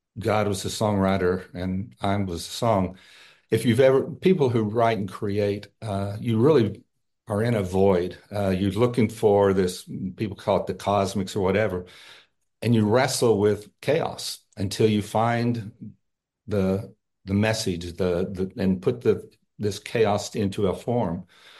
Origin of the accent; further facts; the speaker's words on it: Texas, United States; As you said, I grew up in Texas.